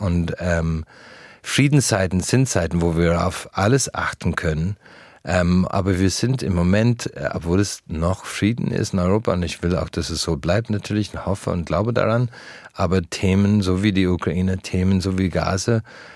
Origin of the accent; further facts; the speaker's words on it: Ireland; German is a second language; moved away as an adult; now in Germany; ich bin in einem Dorf in Irland geboren, aufgewachsen und auf einmal hat alles mich nach Deutschland gezogen.